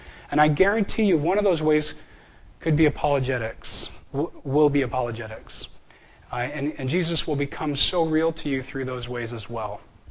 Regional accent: Rialto, California, United States; now in Irvine, United States; I live in Irvine here. I'm from Rialto, California, the beautiful area of San Bernardino County.

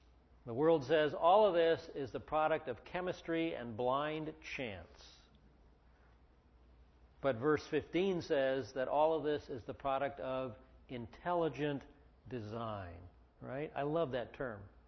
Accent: Oregon, United States; I come from the Northwest, and there's water in my blood. There's moss on my back. People in Oregon are called mossbacks.

